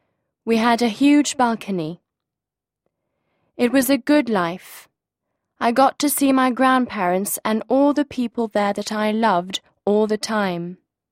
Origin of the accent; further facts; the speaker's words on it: Kosovo; English is a second language; now in United Kingdom; I didn't speak English when I first came, and it took me a while to learn it from my teachers and friends. Now my friends think of me as English, although they know that I am a Kos